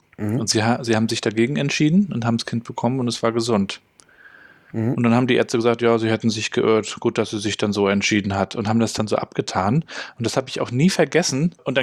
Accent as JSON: {"language": "German", "region": "East Germany", "country": "Germany", "tie": "born or raised there", "said": "Ich bin ja in der DDR aufgewachsen"}